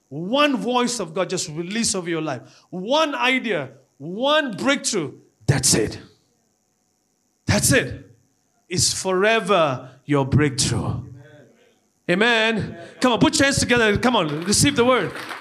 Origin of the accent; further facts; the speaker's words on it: Malaysia; No, I'm from Malaysia.